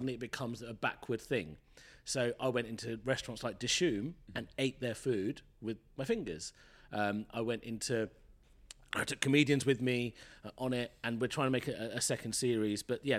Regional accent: London, United Kingdom; when I was growing up, having gone to a private school in London, but also growing up in England

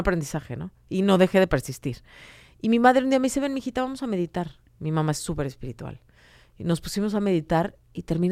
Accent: Acapulco, Guerrero, Mexico; Y crecimos en mucho en Acapulco

